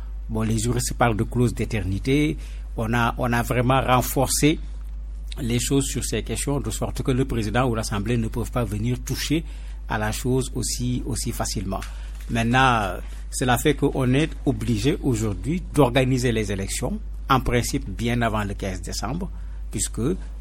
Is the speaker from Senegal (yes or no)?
yes; Senegal; je dis, mais moi, je suis Sénégalais, j'ai vécu au Sénégal